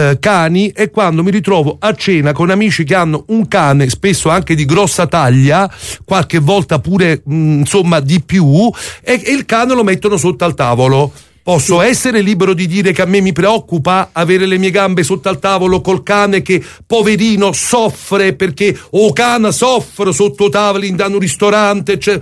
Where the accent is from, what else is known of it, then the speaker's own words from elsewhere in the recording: Naples, Campania, Italy; Ma noi che siamo diventati la città più turistica d'Italia, tra le più frequentate dal mondo d'Italia, no?